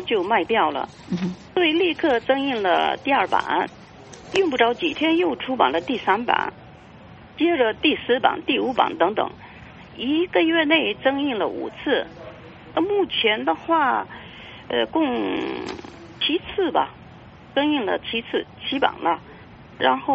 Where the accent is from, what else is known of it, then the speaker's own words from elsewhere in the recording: Changchun, Jilin, China; born there; 所以我是在吉林省长春出生的。